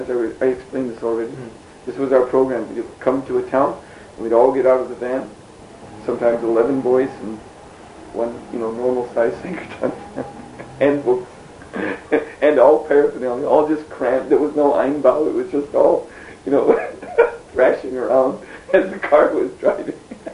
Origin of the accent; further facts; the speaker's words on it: West Bengal, India; we're monks from India, we're from Bengal.